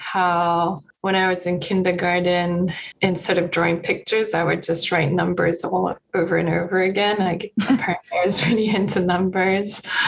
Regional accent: Kobe, Hyogo, Japan; And so I was born in a city called Kobe, Japan. You might have heard of it from Kobe beef, but that's where the beef itself is from. Yeah, so I grew up there

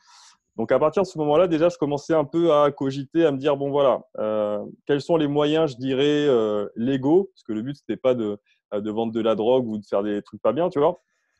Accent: Nouvelle-Aquitaine, France; now in Bordeaux, France; À la base, je suis de Charente-Maritime à côté de Royan. Et là, donc actuellement, je vis sur Bordeaux.

